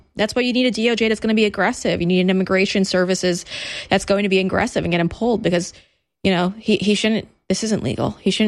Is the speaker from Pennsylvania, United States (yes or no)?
no; New York, United States; Well, I mean, Tim, I could just kind of piggyback as a New Yorker too. One of my beats was obviously New York City.